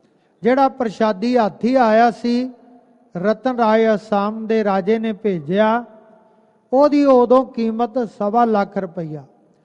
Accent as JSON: {"language": "Punjabi", "town": "Fatehgarh Sahib", "region": "Punjab", "country": "India", "tie": "born or raised there", "said": "ਉਹ ਦਾਸ ਦਾ ਨਗਰ ਪਿੰਡ ਵੀ ਹੈ ਮੇਰਾ ਫਤਿਹਗੜ੍ਹ ਸਾਹਿਬ, ਉਹ ਸਾਡੇ ਇਲਾਕੇ ਦੇ ਜਿੰਨੇ ਉੱਧਰ ਦੇ ਲੋਕ ਨੇ"}